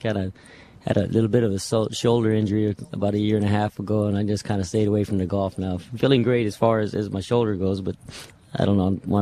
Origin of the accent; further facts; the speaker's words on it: Roswell, New Mexico, United States; You know, it was great growing up around there, first of all, because I was surrounded with horses.